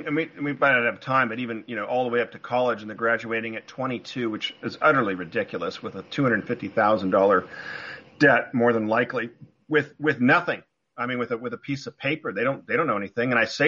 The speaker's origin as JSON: {"language": "English", "town": "Newport Beach", "region": "California", "country": "United States", "tie": "born or raised there", "said": "I grew up in Newport Beach, California, had a great elementary school"}